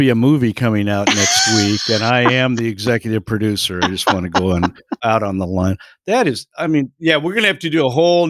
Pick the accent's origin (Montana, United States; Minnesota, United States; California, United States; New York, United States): Minnesota, United States; Well, I grew up in Minnesota. And I'm a hockey player.